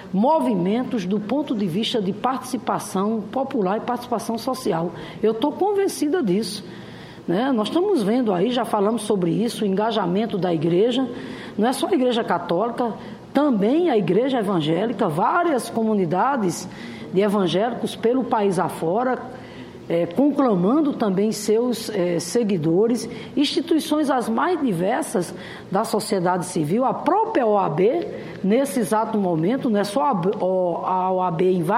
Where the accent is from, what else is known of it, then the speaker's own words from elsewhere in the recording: Rio Grande do Norte, Brazil; fui me encontrar com a delegação lá do meu estado, Rio Grande do Norte